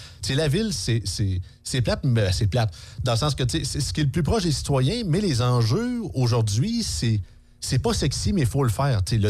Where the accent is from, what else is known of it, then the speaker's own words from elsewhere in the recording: Montmagny, Quebec, Canada; now in Quebec City, Canada; moi, je suis à Québec depuis environ 2 ans, mais moi, je suis de Montmagny d'origine. C'est ça, je suis pas né à Québec. Par contre, c'est ça, j'habite ici depuis quelques années.